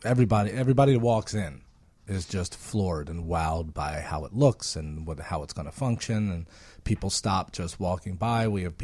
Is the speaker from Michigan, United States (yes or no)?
no; Baltimore, Maryland, United States; I'm from Baltimore, so